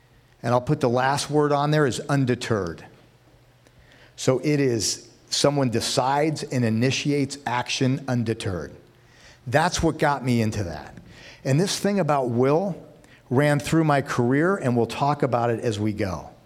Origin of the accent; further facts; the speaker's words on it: Novato, California, United States; I grew up in Novato. I live in Novato now.